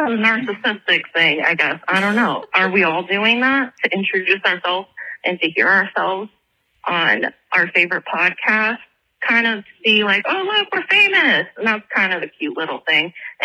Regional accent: Iowa, United States; I'm actually from Iowa. I lived there for about 30 years, and I've never been to Fong's Pizza.

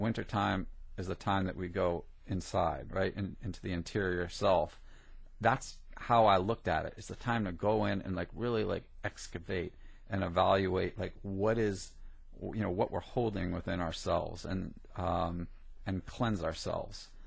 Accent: New Jersey, United States; But growing up in Jersey, that, you know, all that stuff just washed over me.

